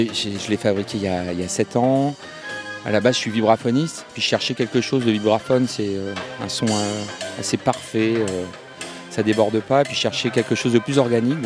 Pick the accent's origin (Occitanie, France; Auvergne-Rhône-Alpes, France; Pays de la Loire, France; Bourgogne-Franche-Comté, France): Bourgogne-Franche-Comté, France; Nevers; moi je suis originaire de Nevers, dans la Nièvre.